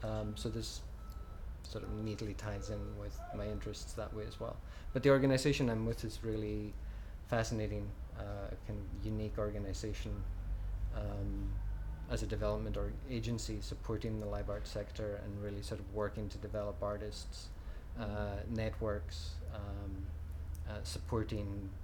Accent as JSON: {"language": "English", "town": "Isle of Lewis", "region": "Scotland", "country": "United Kingdom", "tie": "born or raised there", "also_born_or_lived": "Glasgow / Chicago", "moved": "as an adult", "lives_now": "London, United Kingdom", "said": "I'm originally from Scotland, the Isle of Lewis, way up in the northwest, and then I lived there until I was 18, and since then I've lived in Glasgow, and then I also had 10 years in Chicago in the USA, and I just moved to London 4 months ago."}